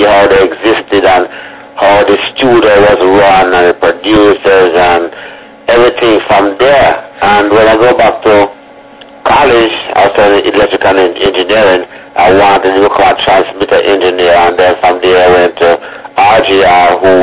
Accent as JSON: {"language": "English", "town": "Port Antonio", "region": "Portland", "country": "Jamaica", "tie": "born or raised there", "said": "I was born in Port Antonio in Jamaica, and from early age I was interested in music."}